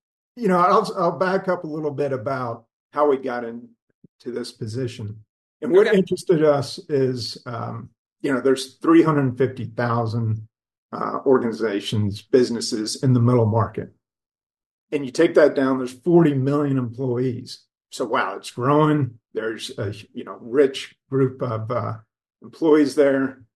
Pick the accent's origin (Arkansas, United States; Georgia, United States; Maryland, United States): Georgia, United States; Atlanta; I grew up in Atlanta